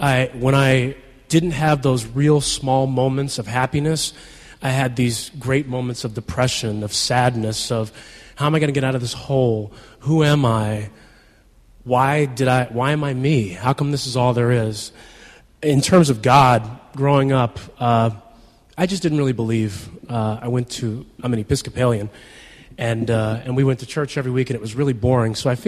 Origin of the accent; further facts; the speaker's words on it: Philadelphia, Pennsylvania, United States; I grew up in Philadelphia, great mom, great dad, brother, sister, well-loved, good schooling, all these things.